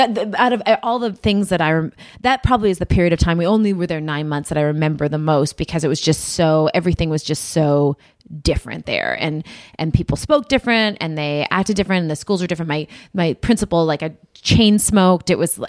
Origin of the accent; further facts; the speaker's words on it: New York, United States; I'm a New Yorker.